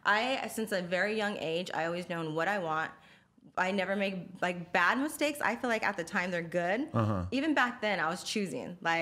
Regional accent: Oxnard, California, United States; born there; I was born in Oxnard, California. A lot of people do not know where that's at. So I usually stay like an hour from LA.

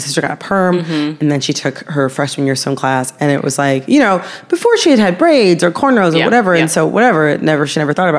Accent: Michigan, United States; I'm from Michigan.

